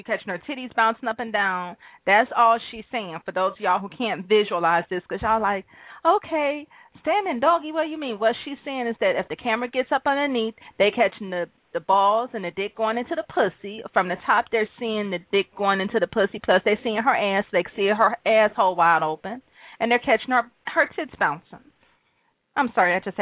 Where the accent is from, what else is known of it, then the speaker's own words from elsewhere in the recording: Detroit, Michigan, United States; No, I'm actually from Detroit